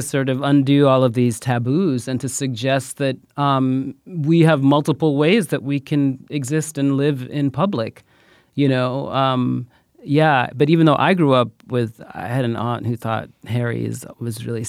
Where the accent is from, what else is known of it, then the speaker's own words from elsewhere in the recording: Bronx, New York, United States; We're growing up in the Bronx and in New York when it was trying to get out of, when it was on the brink of bankruptcy.